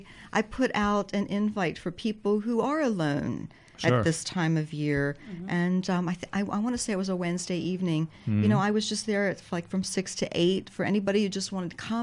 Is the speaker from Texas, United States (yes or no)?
no; Waynesboro, Pennsylvania, United States; also born or lived in Salt Lake City; I live in Waynesboro, Pennsylvania. I'm actually from Waynesboro. Mm-hmm. I spent 15 years living in Salt Lake City. Mm-hmm. And then moved back to the East Coast a few years back.